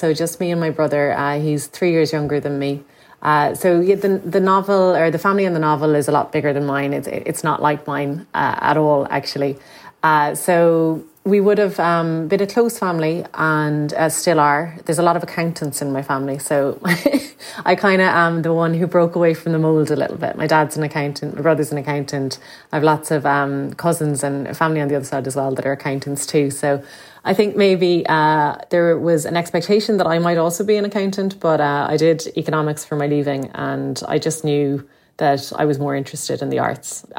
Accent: Limerick, Munster, Ireland; So I'm from Limerick and would have lived there for the first 18 years of my life. Lisnagrai, it's about 20 minutes outside the city on the Dublin side.

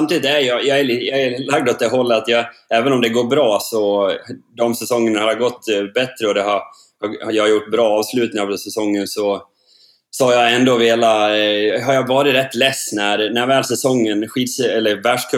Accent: Sågmyra, Dalarna County, Sweden; Ja, det är hemma I Sågmyra. Där jag är uppvuxen och jag har byggt ett nytt hus här. Så vid sjön här hemma. Det är ute I skogen. Det är ute på landsbygden.

